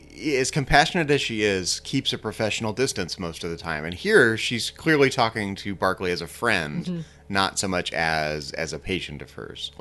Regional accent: United Kingdom; That's it, exactly. I'm British. This is absolutely a San Francisco thing.

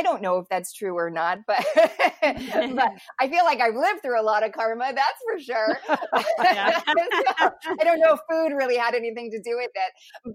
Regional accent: California, United States; And we grew up in Southern California.

